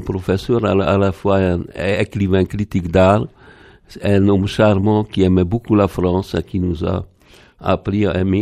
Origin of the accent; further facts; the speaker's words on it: Békéscsaba, Békés, Hungary; French is a second language; moved away as an adult; also born or lived in Budapest; je suis né à Békéscsaba, c'est une ville du sud de la Hongrie. J'ai passé ma toute petite jeunesse, après j'ai fait toutes mes études à Budapest, les études de lycéen.